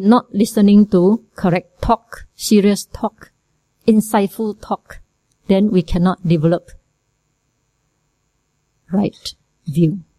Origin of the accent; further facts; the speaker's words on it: Malaysia; Okay, so I hope, I am also Malaysian.